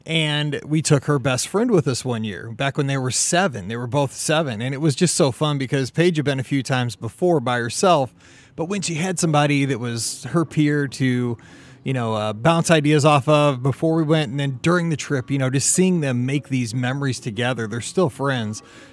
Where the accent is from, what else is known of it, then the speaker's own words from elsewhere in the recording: St. Louis, Missouri, United States; You know, I'm from St. Louis, Missouri, in the middle of the United States.